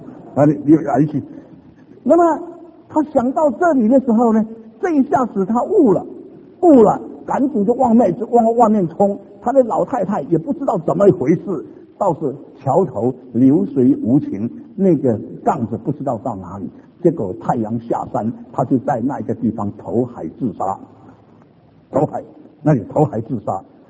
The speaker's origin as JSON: {"language": "Chinese", "country": "Singapore", "tie": "born or raised there", "said": "有一次我小的时候在新加坡，"}